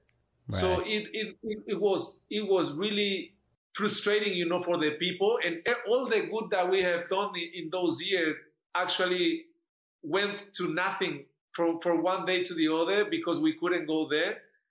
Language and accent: English; Paraguay; English is a second language; I used to say, I am from Paraguay. From where? Because they used to think that I said from far away. So I said, I'm from Paraguay.